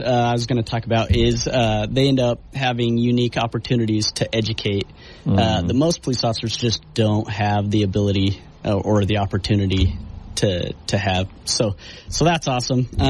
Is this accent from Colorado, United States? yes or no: no; Orem, Utah, United States; moved away as an adult; now in St. George, United States; So, born and raised in Orem.